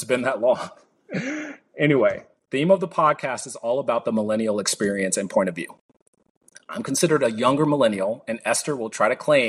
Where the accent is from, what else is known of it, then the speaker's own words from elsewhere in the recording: California, United States; born there; also born or lived in Chicago / Portland; now in Atlanta, United States; I was born in California, and then I lived in Chicago, and I did a short stint in Portland, Oregon.